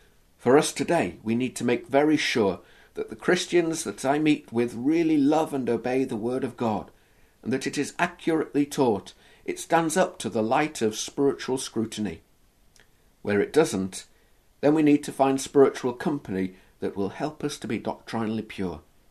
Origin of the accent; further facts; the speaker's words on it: Liverpool, North West England, United Kingdom; I was born and raised in Liverpool, and for that I am truly thankful. In fact, for all but the years of my life, I have lived in Liverpool, so you might have thought I should have had a reasonably strong Scouse accent.